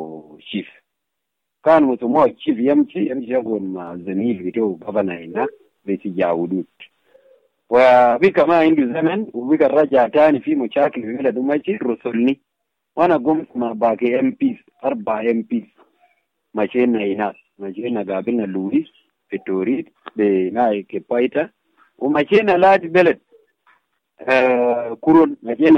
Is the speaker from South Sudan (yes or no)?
yes; Pibor, Greater Pibor Administrative Area, South Sudan; انا من مصر بتاع بيبور كاونتي وضع بولايه